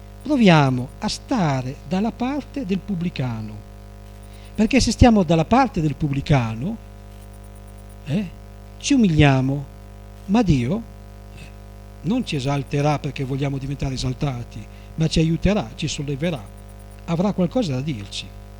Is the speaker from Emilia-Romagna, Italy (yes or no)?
yes; Modena, Emilia-Romagna, Italy; sono di Modena io